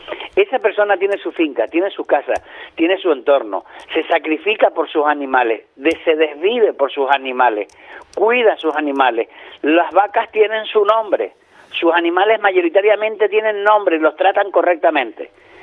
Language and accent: Spanish; Canary Islands, Spain; Siendo canario con más motivo